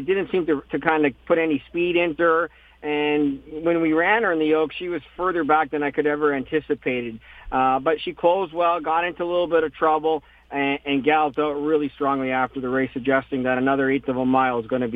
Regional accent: Canada

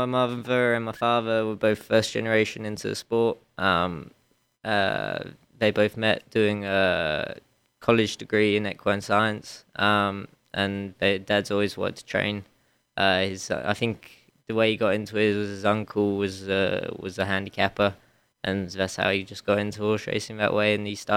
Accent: Newmarket, East of England, United Kingdom; I'm from Newmarket in England, which is kind of like the Lexington of England.

